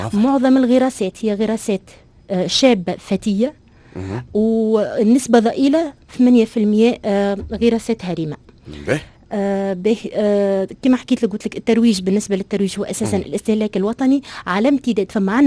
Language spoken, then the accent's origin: Arabic; Tunisia; احنا عندنا في تونس